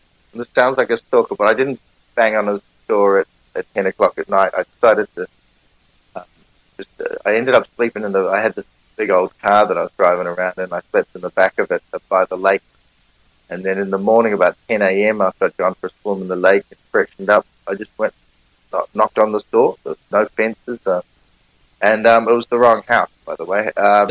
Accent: New Zealand; accent: Kiwi; Sat down at the bar, having my Kiwi accent, some guy just come out.

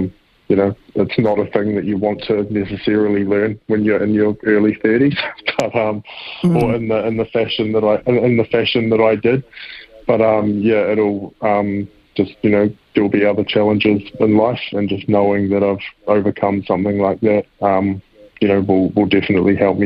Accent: New Zealand; being a Kiwi

